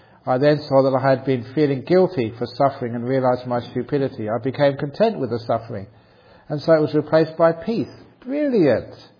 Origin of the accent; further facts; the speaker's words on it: England, United Kingdom; born there; Okay, I was born in England.